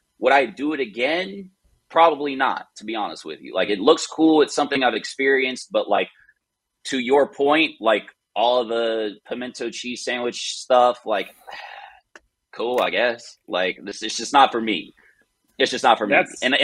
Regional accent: Atlanta, Georgia, United States; There is Georgia and there is Atlanta. Those are very separate things. I am from Atlanta.

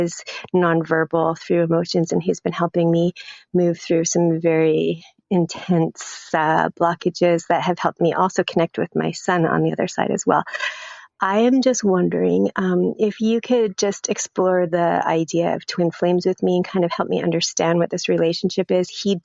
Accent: Vancouver, British Columbia, Canada; I'm from Vancouver, BC, Canada.

